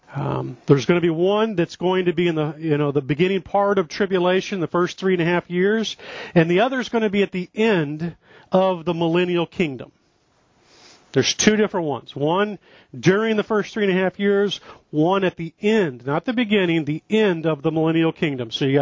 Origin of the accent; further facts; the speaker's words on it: Missouri, United States; smaller than the size of the state of Missouri, my home state